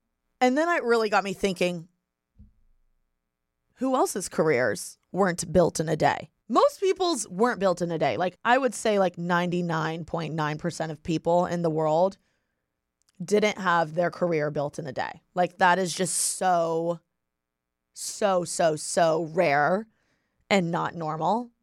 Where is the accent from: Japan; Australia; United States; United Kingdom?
United States; Bloomington, Indiana; moved away as an adult; now in Los Angeles, United States; I moved from Bloomington, Indiana to LA a week after I turned 18 to go to school.